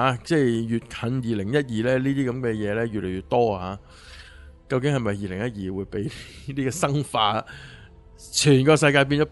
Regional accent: China; 话晒我哋都系中国人。

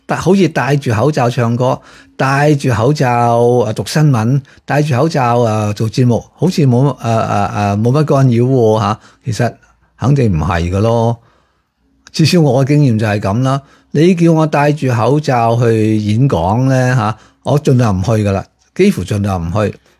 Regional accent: Hong Kong; 因为我系香港人，因为我系爱香港，

